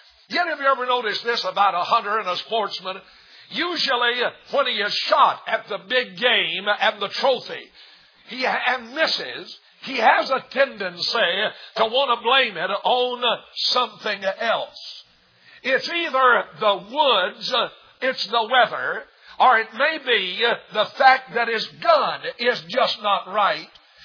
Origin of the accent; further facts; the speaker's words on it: Tallulah Falls, Georgia, United States; when I was growing up around Tallulah Falls, I lived in a neighborhood.